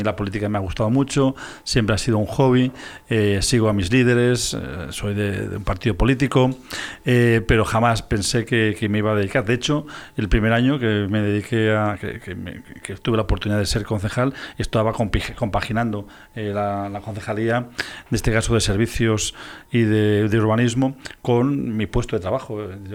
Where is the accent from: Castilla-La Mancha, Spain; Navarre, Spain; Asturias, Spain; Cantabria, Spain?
Castilla-La Mancha, Spain; now in Tres Cantos, Spain; yo soy de un pueblo de Guadalajara, yo trabajaba aquí en Madrid y vivía en mi pueblo, en Guadalajara, que es donde tengo la familia y los amigos